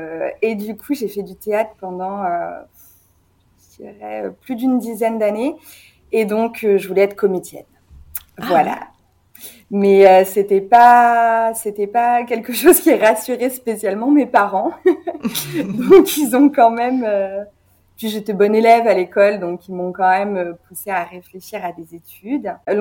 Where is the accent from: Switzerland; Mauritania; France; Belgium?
France; South; now in Paris, France; j'ai bientôt 30 ans. Je suis originaire du Sud et ça fait 4 ans que je viens en région parisienne. Je suis venue habiter à Paris pour mon internat.